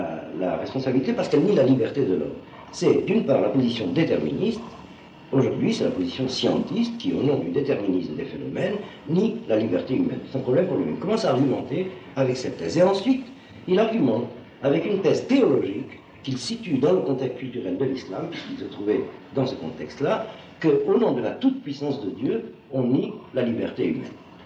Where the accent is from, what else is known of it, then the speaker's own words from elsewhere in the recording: Algeria; je suis Algérien d'origine.